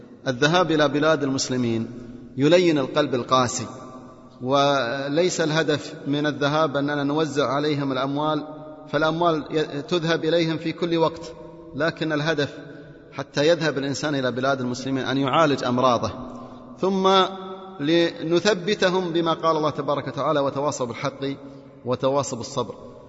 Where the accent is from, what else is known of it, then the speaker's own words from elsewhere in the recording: Kuwait; عندنا في الكويت أسر تعيش في غرفة وصالة